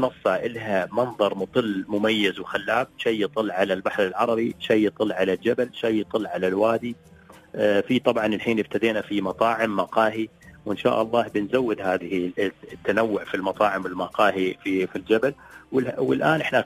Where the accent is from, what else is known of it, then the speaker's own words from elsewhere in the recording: United Arab Emirates; عندنا في الإمارات العديد من الوجهات السياحية